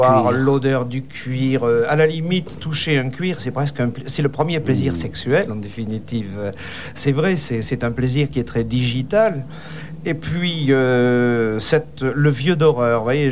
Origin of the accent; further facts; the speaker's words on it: Marseille, Provence-Alpes-Côte d'Azur, France; born there; À vrai dire, je suis né à Marseille, en réalité. Je suis né à Marseille